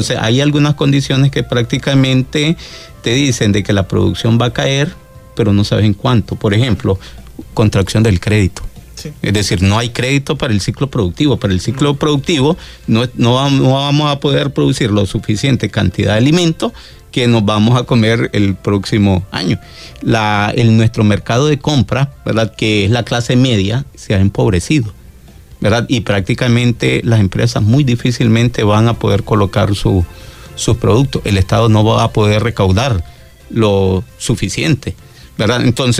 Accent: Nicaragua; digo nosotros como nicaragüenses

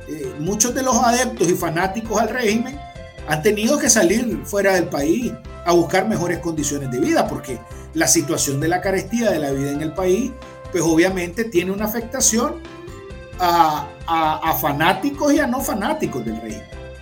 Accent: Managua, Nicaragua; born there; yo nací en Managua, en el Belespay, en el hospital. En ese momento, yo nací en 1989

